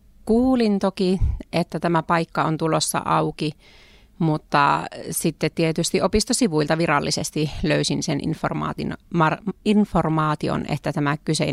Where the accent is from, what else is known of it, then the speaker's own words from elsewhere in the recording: Ranua, Lapland, Finland; Olen ollut myös Ranualla töissä, täältä kotoisin olen, mutta välillä on ollut vähän pohjoisempana ja vähän myös etelämpänä.